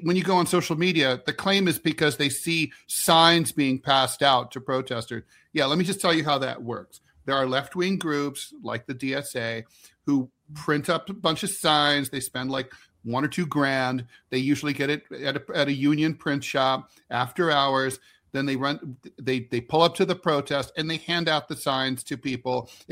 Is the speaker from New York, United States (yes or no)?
no; Minnesota, United States; Catastrophe as a Minnesotan, I hate that they're all saying that we're paid agitators